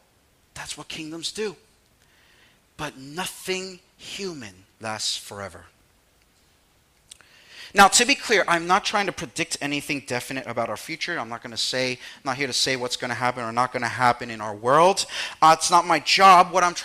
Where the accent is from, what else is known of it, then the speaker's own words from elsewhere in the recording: United States; Now, I haven't been back to my motherland in 20 years. I was born and raised in the States, but my parents are from Taiwan